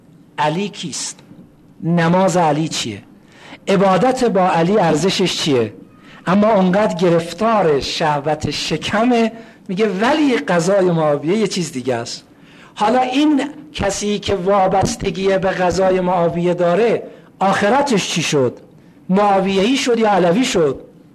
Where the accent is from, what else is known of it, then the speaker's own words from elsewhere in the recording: Iran; دیگه ما هم ایرانی هستیم